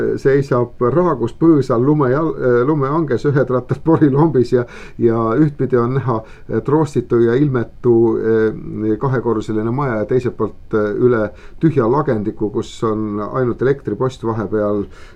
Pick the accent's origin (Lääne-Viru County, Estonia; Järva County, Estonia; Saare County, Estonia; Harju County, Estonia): Järva County, Estonia; Paide; Mina kui paidelane, ma tean, mida ma paidel mõtlen.